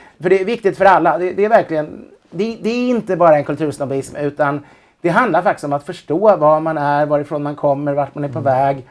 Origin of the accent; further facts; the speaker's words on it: Sweden; jag är ändå svensk liksom, fast jag hade en förfäder från Belgien på 1700-talet.